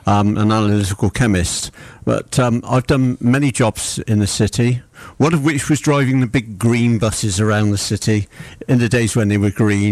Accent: Bristol, South West England, United Kingdom; born there; I was born in Bristol. I was born in the Ashley Ward quite a few years ago, but I'd rather not actually say how many.

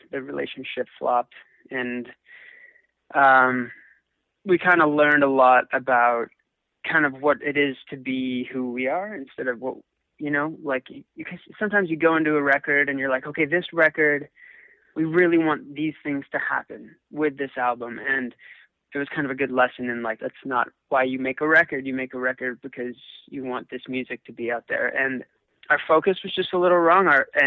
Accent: Vancouver, British Columbia, Canada; We're from Vancouver, so we're based here

